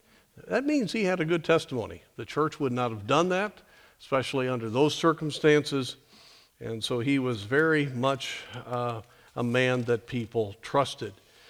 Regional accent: United States; I understand I am an American.

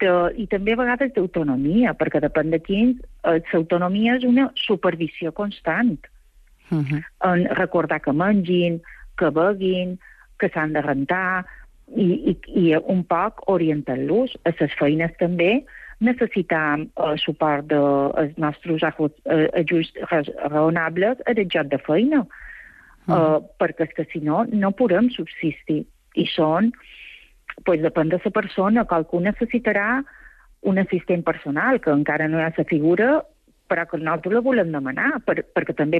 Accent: Balearic Islands, Spain; jo me vaig criar un poble, jo som de Soia.

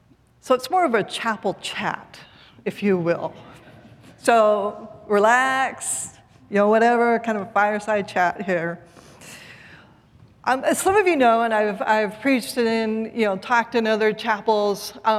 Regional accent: West Coast, United States; I'm from the West Coast, and I live in the East Coast

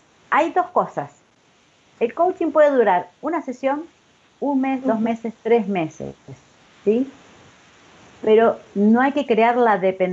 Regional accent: Rafaela, Santa Fe, Argentina; Soy de Rafael, la provincia de Santa Fe.

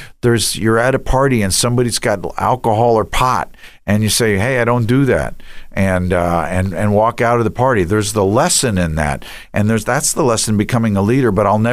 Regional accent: New York, United States; I would walk in a store in New York, I grew up in New York

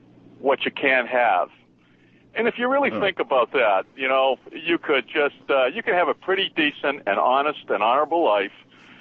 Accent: Boston, Massachusetts, United States; I came out of working class Boston, basically. I grew up in Roxbury, Jamaica Plain.

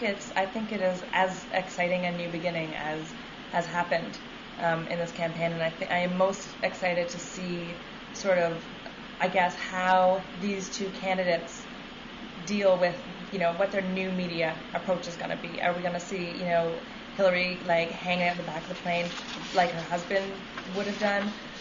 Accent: Canada; Well, you know, I'm a Canadian.

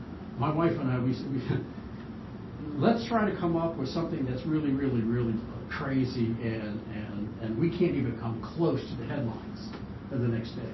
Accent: Cumberland, Maryland, United States; Oh, born and raised in Cumberland.

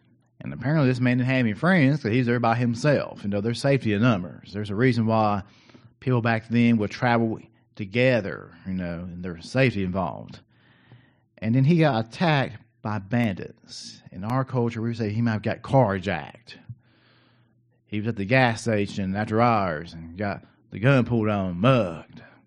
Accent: Tennessee, United States; Well, we say, no, we're from McMinn County. You know, we're not like those people from Polk. We're Megs.

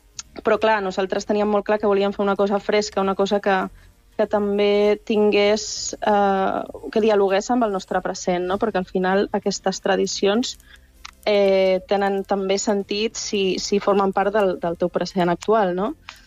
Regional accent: Ibiza, Balearic Islands, Spain; jo mateixa com a eivissenca, sóc eivissenca però de pares no eivissencs, i no havia conegut el cant redoblat fins fa poquíssim.

